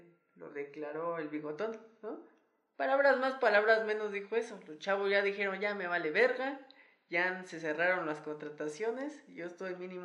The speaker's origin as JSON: {"language": "Spanish", "country": "Mexico", "said": "lo van a resolver dos días antes como buenos mexicanos"}